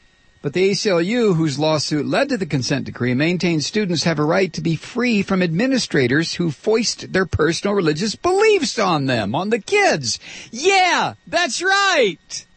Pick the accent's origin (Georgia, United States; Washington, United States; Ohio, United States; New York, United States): Ohio, United States; Toledo; There are an awful lot of Muslims where I grew up in Toledo, Ohio. Big Arab popular, but never mind.